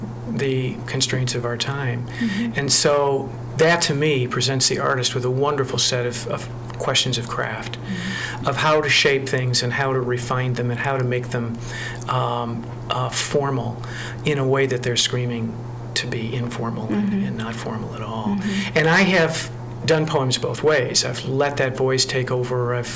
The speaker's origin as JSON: {"language": "English", "town": "Chicago", "region": "Illinois", "country": "United States", "tie": "born or raised there", "also_born_or_lived": "Iowa City", "said": "I grew up in Chicago, so I'm a Great Lakes baby, so to speak."}